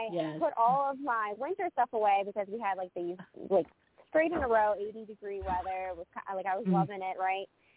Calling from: Pennsylvania, United States; I am actually in Pennsylvania.

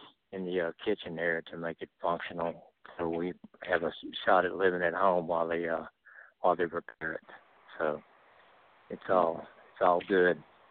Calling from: Greenville Springs, Louisiana, United States; I'm calling from Greenville Springs.

